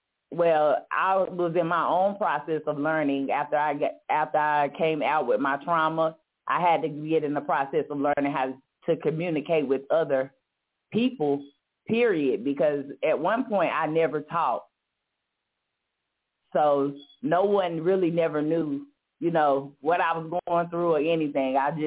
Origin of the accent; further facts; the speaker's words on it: Charlotte, North Carolina, United States; Yes, Charlotte, North Carolina.